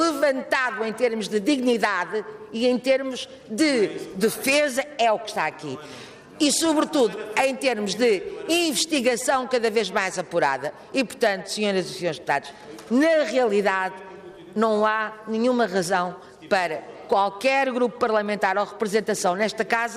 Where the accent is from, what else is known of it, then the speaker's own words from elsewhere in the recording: Lisbon, Portugal; now in Azores, Portugal; quando uma lisboeta fala à moda de Lisboa, que já não falo, já cá estou há tanto tempo que já nem se nota, mas sou lisboeta